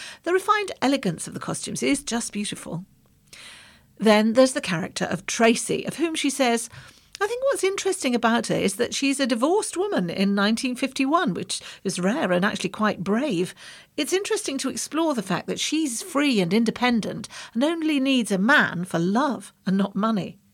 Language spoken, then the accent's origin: English; Birmingham, West Midlands, United Kingdom; I grew up in Birmingham and I saw so many wonderful touring shows, and that's what made me want to do what I do now.